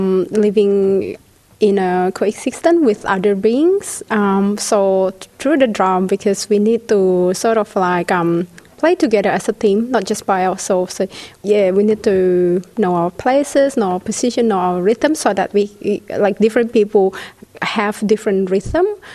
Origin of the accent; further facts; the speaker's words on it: Indonesia; Yes, we are all, but different city. Just different city.